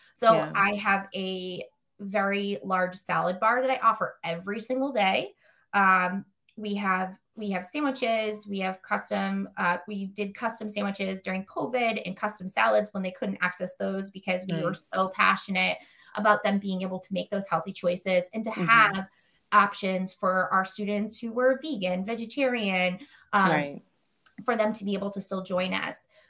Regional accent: Boston, Massachusetts, United States; at 14, I'm traveling from Forest Hills on the Orange Line to Jackie's house in Alston on the Green Line, taking a bus and two trains to get to her house.

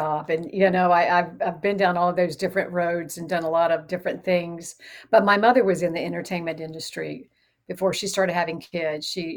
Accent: Charlotte, North Carolina, United States; also born or lived in Gastonia; but I grew up in Charlotte, North Carolina, Gastonia, North Carolina. So there wasn't a whole lot of anything going on there in the entertainment industry.

